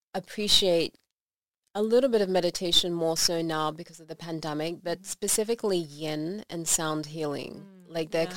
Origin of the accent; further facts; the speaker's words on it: Australia; now in Belgium; I'm on an island here being an Australian in Belgium